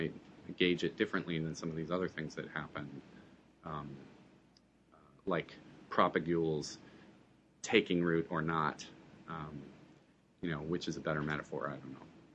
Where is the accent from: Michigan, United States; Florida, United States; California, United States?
Michigan, United States; Flint; And I grew up in Flint. Man, that's a place that needs some serious innovation